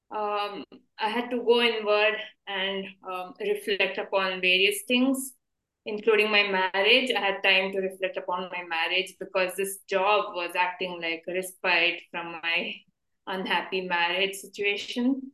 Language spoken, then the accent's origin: English; India; I had to make that hard decision to come back to my home country, India